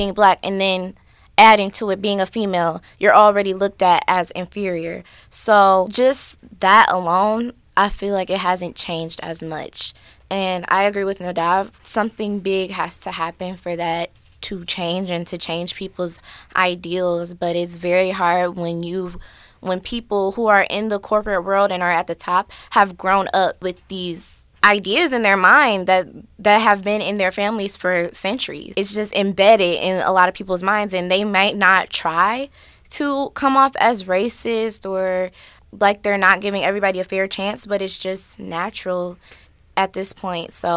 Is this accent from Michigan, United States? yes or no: yes; Southfield, Michigan, United States; I'm from Southfield, Michigan, and I recently just graduated from Renaissance High School.